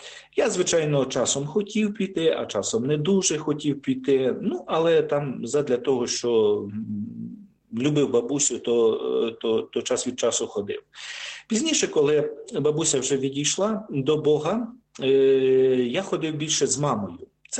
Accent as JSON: {"language": "Ukrainian", "town": "Khmelnytskyi", "region": "Khmelnytskyi Oblast", "country": "Ukraine", "tie": "born or raised there", "said": "я сам родом з Хмельницького"}